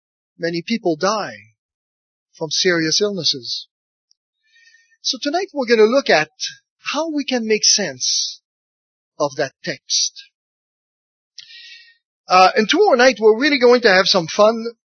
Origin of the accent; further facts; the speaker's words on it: France; accent: French; English is a second language; I've worked so hard on my English that my French accent has become, for all practical purposes, undetectable. So if I don't say where I'm from, people can't guess.